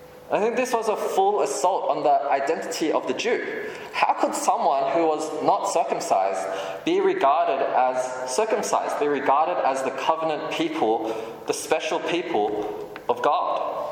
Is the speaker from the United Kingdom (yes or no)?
no; Australia; I'm from Australia. I was born there, I was raised there. And of course, my parents are from Hong Kong and I'm ethnically Chinese.